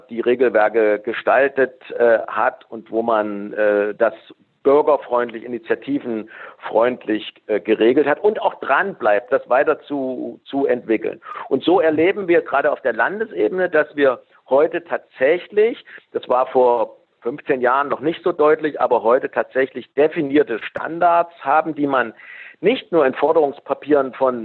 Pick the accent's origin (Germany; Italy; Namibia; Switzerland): Germany; Thuringia; ich bin Thüringer.